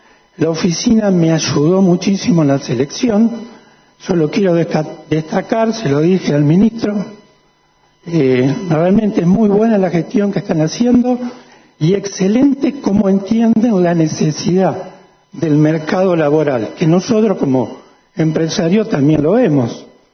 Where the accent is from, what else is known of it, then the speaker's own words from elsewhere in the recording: Córdoba, Argentina; now in Chaco, Argentina; Soy un empresario cordobés, de una familia cordobesa, que vendimos en Chaco hace 20 años.